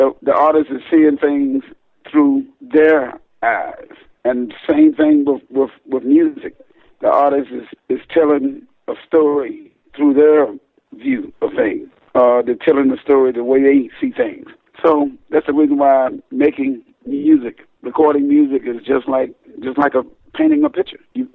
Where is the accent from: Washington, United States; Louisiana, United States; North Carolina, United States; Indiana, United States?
North Carolina, United States; Wilson; born there; I was born in Wilson, actually Greene County, North Carolina.